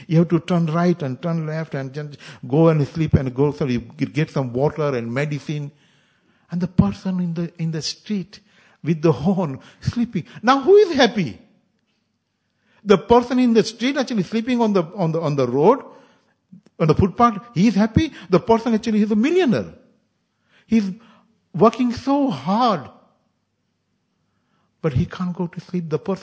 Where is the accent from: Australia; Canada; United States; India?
India; English is a second language; When I went to India, I'm from India, but actually when I went to India again